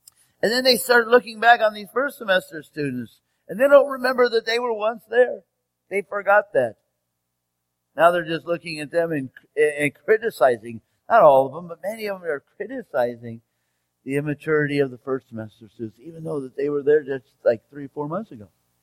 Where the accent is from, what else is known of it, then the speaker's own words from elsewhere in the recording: California, United States; I'm from California. I got two girls.